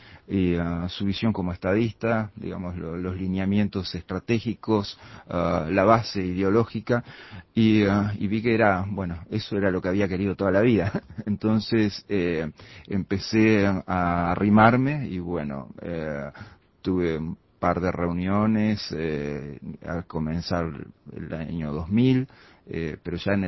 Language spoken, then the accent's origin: Spanish; Paysandú, Uruguay; also born or lived in Cerro Chato; Yo nací en Cerro Chato, en el departamento de Paysandú, de ahí pasé a Nuevo Paysandú, hice la escuela ahí, en la escuela número 13. Después pasé a la ciudad de Paysandú, donde hice el liceo